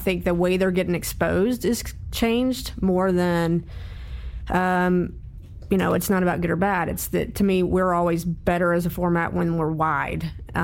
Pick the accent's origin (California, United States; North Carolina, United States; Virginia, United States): North Carolina, United States; I grew up in North Carolina.